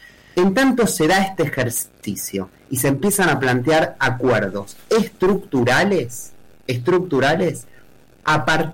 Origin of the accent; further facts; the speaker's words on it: Argentina; te diría que es el desafío más complejo que como argentinos y argentinas tenemos que enfrentar